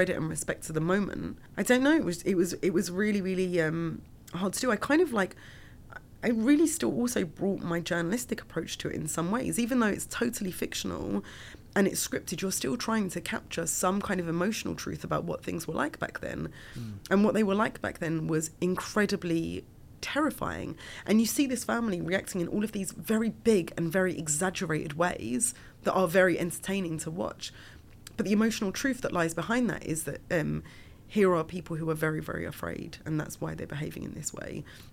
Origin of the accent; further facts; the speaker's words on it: London, United Kingdom; I was the only Iraqi in my school. I was the only Iraqi in my neighborhood. I grew up in East London. There were no other Iraqis.